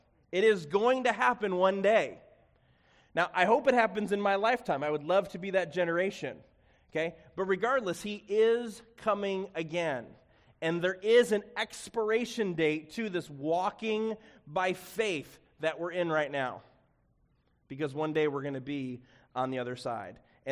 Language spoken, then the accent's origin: English; Chicago, Illinois, United States; I'm from the Chicago area originally, so Chicago is my home, and I'm familiar with Chicago, and I would categorize myself as being a little bit more of a city boy